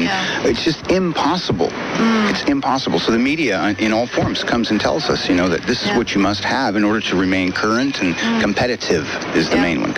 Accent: Santa Barbara, California, United States; I'm from Santa Barbara, California.

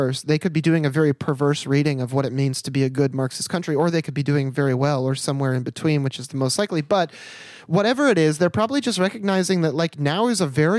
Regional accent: United States; as an American, I have trouble criticizing any country besides the incredibly fascist one I live in.

